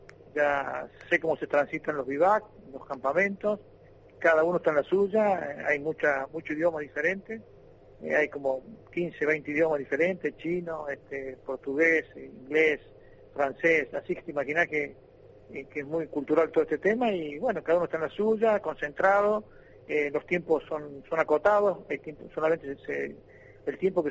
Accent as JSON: {"language": "Spanish", "region": "San Luis", "country": "Argentina", "tie": "born or raised there", "moved": "as an adult", "lives_now": "Mar del Plata, Argentina", "said": "Por supuesto, yo tengo 30 años en Mar del Plata y claro, 25 años en San Luis, pero soy mejor platense que puntano. Pero eso no importa, si uno no puede renegar de donde nació."}